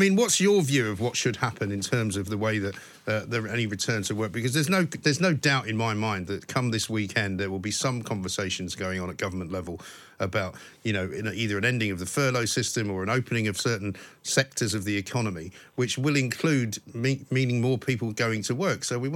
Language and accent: English; London, United Kingdom; I'm a Londoner. I live in London.